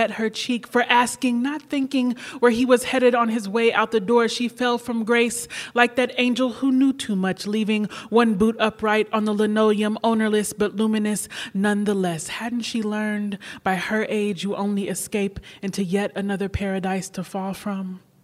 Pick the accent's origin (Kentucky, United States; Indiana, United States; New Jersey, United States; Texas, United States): Kentucky, United States; So I grew up outside of Churchill Downs where they run the Kentucky Derby, but I grew up stable side, which was like a whole hustle culture back there.